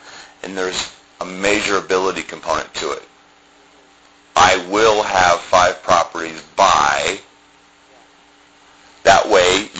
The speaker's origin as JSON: {"language": "English", "town": "Columbus", "region": "Ohio", "country": "United States", "tie": "born or raised there", "said": "I grew up in Columbus, Ohio."}